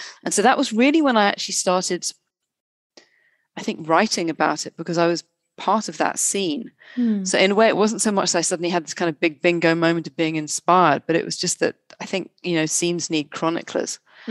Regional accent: London, United Kingdom; I wasn't in London at that time, although I'm a Londoner

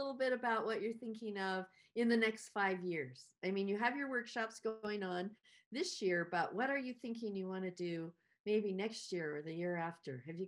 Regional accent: Ogden, Utah, United States; I mean, I was born and raised in Ogden, Utah, because I'm too afraid to go very far away.

